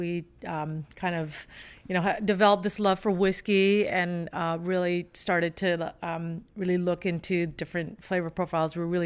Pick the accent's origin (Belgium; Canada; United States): Canada; Vancouver, British Columbia; like into Washington and Vancouver, Canada, my hometown